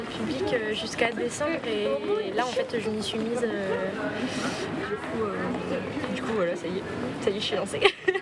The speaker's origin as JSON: {"language": "French", "country": "France", "said": "je suis française"}